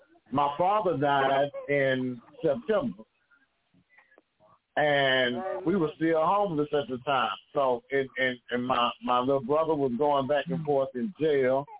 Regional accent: Houston, Texas, United States; I'm from Houston, so I personally know what it's like.

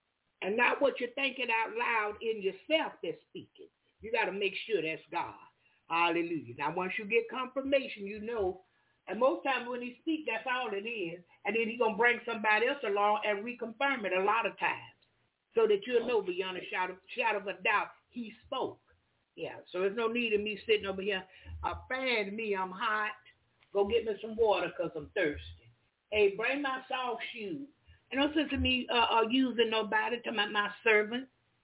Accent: United States; And y'all know I'm American, so I can't always pronounce the names of pastors and people correctly.

